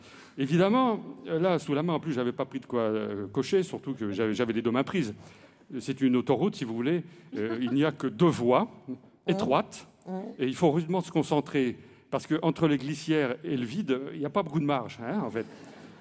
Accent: France; je suis français

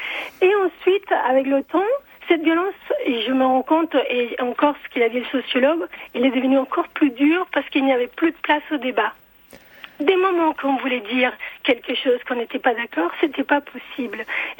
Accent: Chile; now in France; Moi, je suis originaire du Chili et je me suis dit, mais attendez, même au Chili, on ne pourrait pas entendre un truc pareil.

